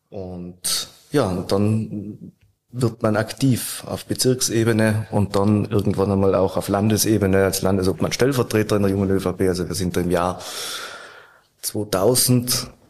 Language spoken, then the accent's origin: German; Umhausen, Tyrol, Austria; aufgewachsen im Ötztal, in Umhausen, dort zur Schule gegangen, dann Gymnasium in Imst